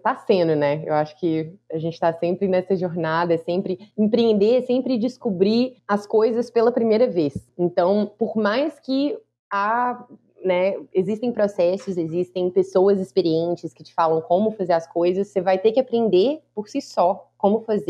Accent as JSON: {"language": "Portuguese", "town": "Belo Horizonte", "region": "Minas Gerais", "country": "Brazil", "tie": "born or raised there", "also_born_or_lived": "United States", "moved": "as an adult", "said": "Pois é, eu nasci em BH, cresci, morei em BH, né? A maior parte da vida, mas aos 21 anos eu fui para os Estados Unidos estudar."}